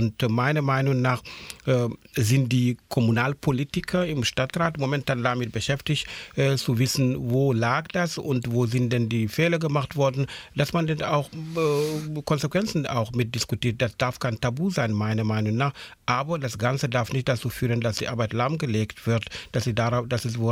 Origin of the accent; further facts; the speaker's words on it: Halle, Saxony-Anhalt, Germany; Ich sage, nein, das ist nicht bei Leipzig, das ist Halle an der Saale